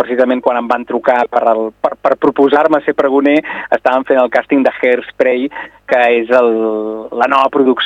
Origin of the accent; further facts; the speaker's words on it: Olot, Catalonia, Spain; totes aquelles persones que som d'Olot, que vivim tant com podem a Olot, tot i que treballem fora